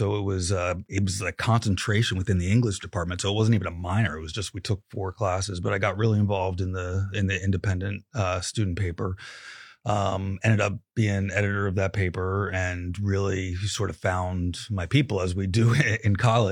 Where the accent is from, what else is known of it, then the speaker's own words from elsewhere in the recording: Delaware, United States; I grew up in Delaware, sort of a band nerd in high school.